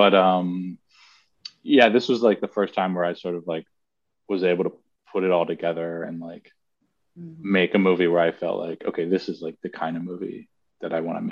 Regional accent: Maryland, United States; also born or lived in Baltimore; I grew up in Maryland, suburban Maryland. Lived in Baltimore for a few years, sort of between or after college.

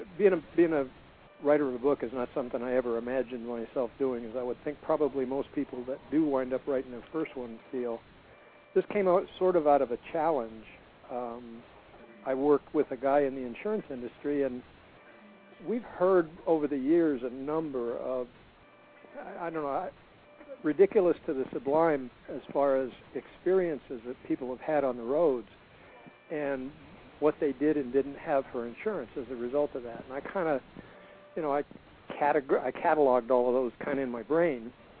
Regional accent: Oregon, United States; I just said, I'm from Oregon, so I don't really understand.

